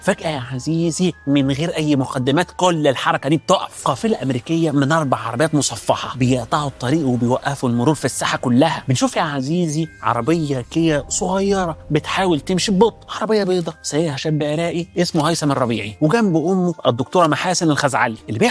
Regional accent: Egypt; accent: Egyptian; أو كما نقول في لهجتنا المصرية الجميلة الرشاح

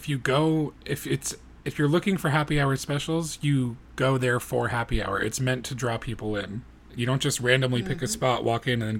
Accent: New England, United States; I'm also from New England, and we're all about layers. Anybody who lives in the north knows that layers are everything.

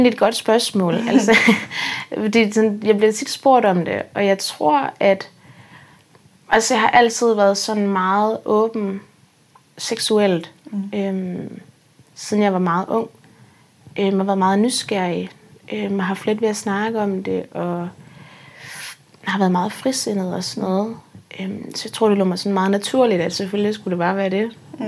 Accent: Odense, Region of Southern Denmark, Denmark; Mm. Jeg er 21 år. Kommer fra Odense.

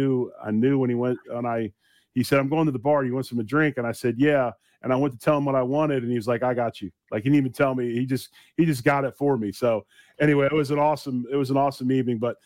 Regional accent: Pennsylvania, United States; Growing up outside of Philadelphia.

